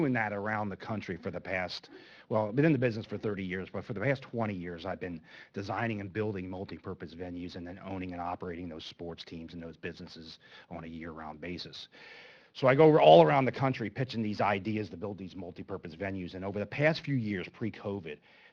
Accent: Oklahoma, United States; here I am sitting in a city like Broken Arrow, Oklahoma, in the middle of nowhere, and I live 3 miles down the road. Why are we not bringing this here to my hometown?

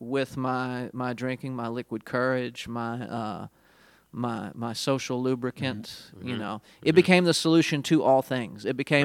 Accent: Memphis, Tennessee, United States; also born or lived in Jackson, Mississippi / York, Pennsylvania; I was born in Jackson, Mississippi. Then I moved to Memphis when I was four. Age 11 through 17, I spent in York, Pennsylvania. Then to Jackson, Tennessee for ages 18 and 19, and then back to Memphis.

